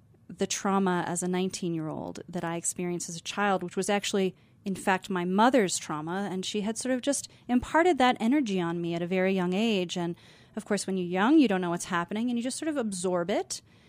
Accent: Aspen, Colorado, United States; that's definitely what it did for me as a child growing up in Aspen. I grew up in some of the very first affordable housing units in Snowmass.

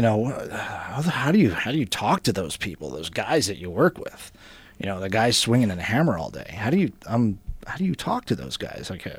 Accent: Florida, United States; I grew up in South Florida, so I was working in Miami.

